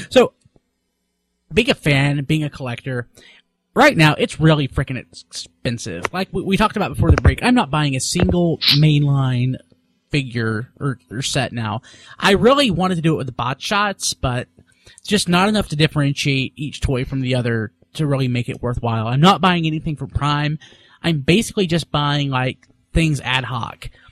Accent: United States; I'm an American. I try to live, like, beyond my means every month.

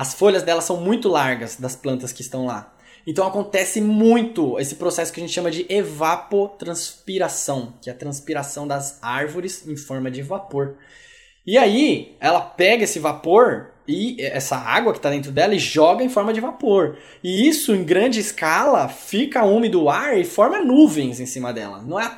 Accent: São Paulo, Brazil; Eu sou daqui de São Paulo, então eu viajei bastante por Mata Atlântica.

